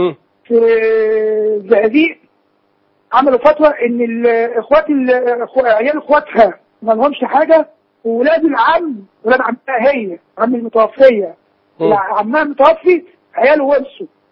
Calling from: Suez, Suez Governorate, Egypt; بكلمك أنا من السويس.

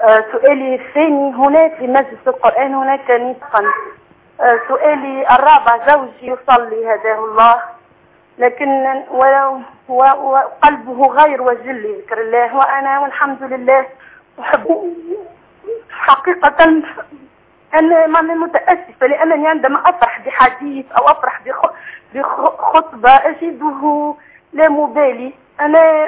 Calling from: Tunisia; لأننا هنا في تونس ليس خاصة في قريتي ليس لدينا من يفتي.

